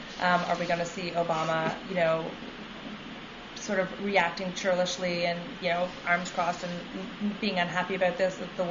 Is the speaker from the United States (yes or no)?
no; Canada; Well, you know, I'm a Canadian.